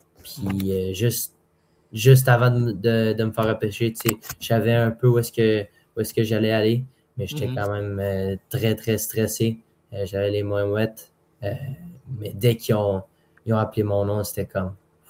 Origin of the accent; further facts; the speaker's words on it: Beaconsfield, Quebec, Canada; Je suis joueur de l'Armada de Blainville-Boisbriand, le numéro 16. Et je viens de Beaconsfield à Montréal.